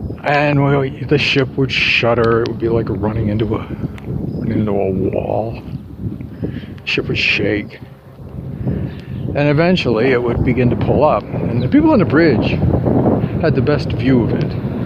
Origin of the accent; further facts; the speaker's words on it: Portland, Maine, United States; Search and Rescue Communications and Weather in Portland Harbor Station, which was my hometown, basically.